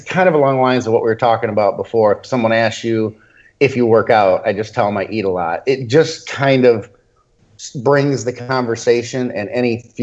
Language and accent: English; Bora Bora, Leeward Islands, French Polynesia; now in United States; Yeah, but I'm French. I'm still French Polynesian. Yeah. I'm actually from Bora Bora originally.